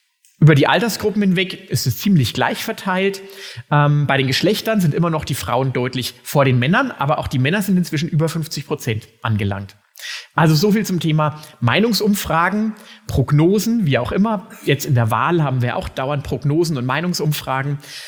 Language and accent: German; Hof, Bavaria, Germany; Ich komme aus Hof an der Saale, das ist eine relativ kleine Stadt